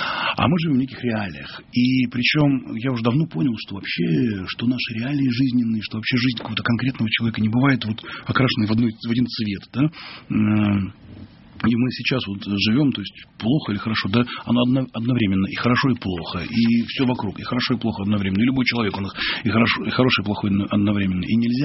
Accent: Russia; Я говорю, мы русские.

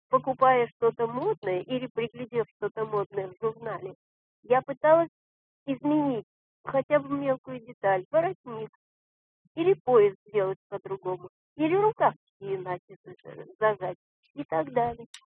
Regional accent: Moscow, Russia; Я из Москвы.

